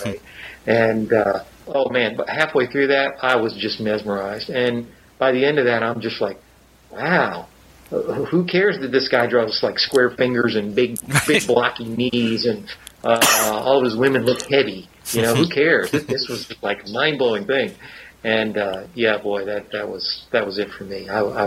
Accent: Alabama, United States; I was raised in Central Alabama, not exactly a hotbed of comic book activity

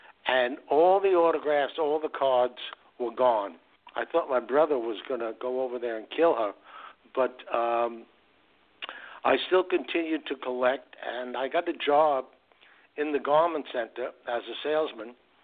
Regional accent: Brooklyn, New York, United States; I was a Brooklyn Dodger fan. I grew up in Brooklyn, New York.

